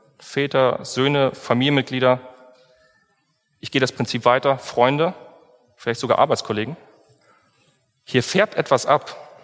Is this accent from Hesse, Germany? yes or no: yes; Kassel, Hesse, Germany; mit den Freunden vergleiche, die jetzt nichts mit Gott so groß zu tun haben, aus meiner Heimat zum Beispiel, aus Kassel